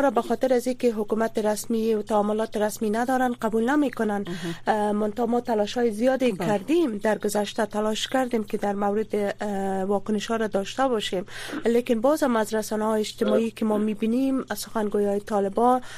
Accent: Afghanistan; ما هم افغان هستیم

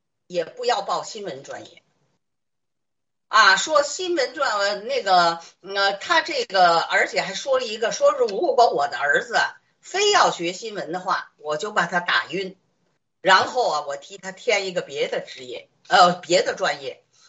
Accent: China; 我说作为一个中国人，是吧，你能不关心水灾吗？

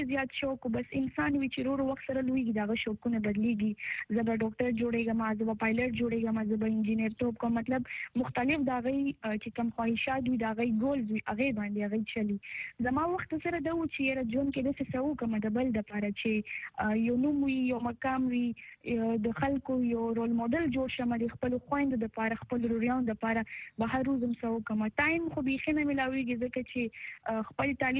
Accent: Peshawar, Khyber Pakhtunkhwa, Pakistan; زه بیسیکلی هم د پېښور یم، د پېښور سره تعلق لرم او د عبدالری کلی یم.

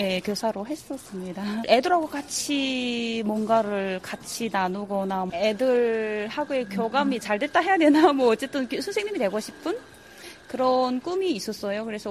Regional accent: North Korea; moved away as an adult; now in South Korea; 저는 북한에서 온 북한의 딸 주민이고요. 2016년에 대한민국 입국을 했고

